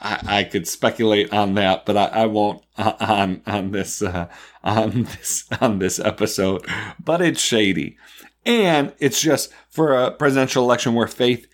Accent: Buffalo, New York, United States; my experience growing up in Buffalo

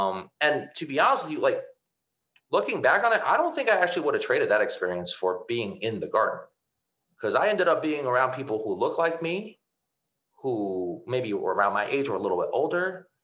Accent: Connecticut, United States; I grew up in Connecticut. I grew up a Knicks fan. I grew up a UConn fan.

